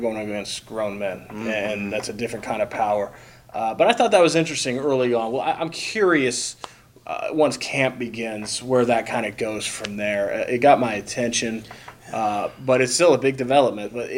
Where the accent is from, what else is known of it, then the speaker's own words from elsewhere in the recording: Indiana, United States; I'm from Indiana.